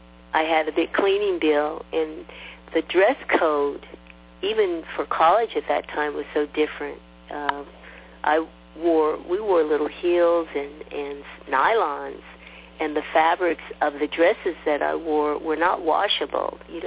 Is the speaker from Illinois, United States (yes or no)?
no; San Diego, California, United States; And so I grew up in San Diego.